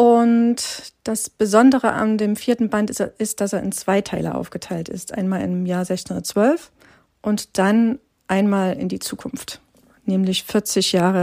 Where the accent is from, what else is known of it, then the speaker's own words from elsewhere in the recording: Germany; Ich bin in der DDR groß geworden